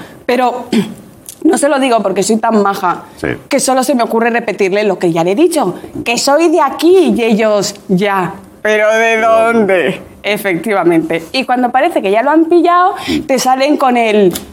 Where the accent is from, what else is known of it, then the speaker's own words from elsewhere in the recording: Equatorial Guinea; born there; Y bueno, yo nací en Guinea Ecuatorial, ya lo sabrás